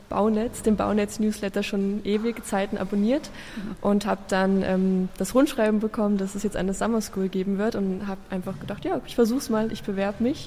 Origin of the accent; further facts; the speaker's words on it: Thuringia, Germany; ich bin 23, ich komme gebürtig aus Südthüringen, aus einer kleinen Fachwerkstatt, bin dort geboren und aufgewachsen